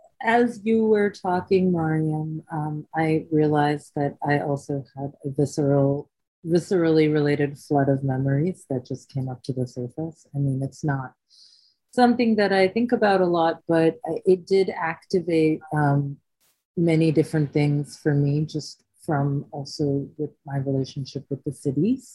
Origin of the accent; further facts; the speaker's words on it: Brooklyn, New York, United States; I'm a visual artist based in Brooklyn, born and raised in Brooklyn.